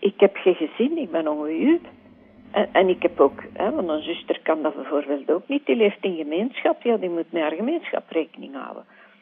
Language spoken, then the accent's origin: Dutch; Brussels, Brussels-Capital Region, Belgium; Want zolang dat ik heb mijn jeugd in Brusselse doorgebracht. Ik heb dan nooit moeilijkheden gehad met Vlaams of Frans.